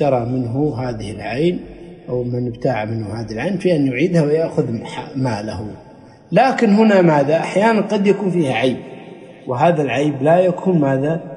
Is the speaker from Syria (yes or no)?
no; Kuwait; يعني مثل عندنا في الكويت الحراج